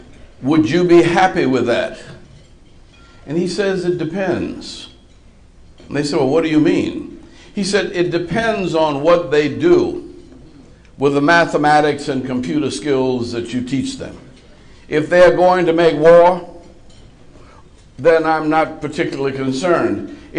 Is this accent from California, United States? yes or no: no; New Orleans, Louisiana, United States; I grew up in New Orleans, and I lived through half a dozen hurricanes.